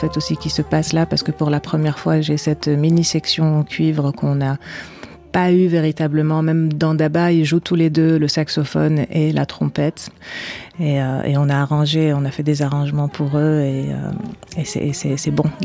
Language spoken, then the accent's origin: French; Marrakesh, Marrakesh-Safi, Morocco; moved away as an adult; also born or lived in Casablanca; now in France; Non, je suis née à Casablanca. Mais ma ville, c'est Marrakech, oui, c'est là que j'ai grandi, enfance, adolescence, tout ça.